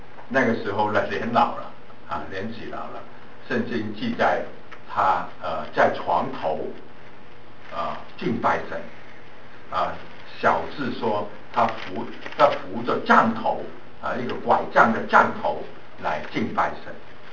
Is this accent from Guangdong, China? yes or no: yes; Guangdong, China; 我们广东人怎么叫广东人呢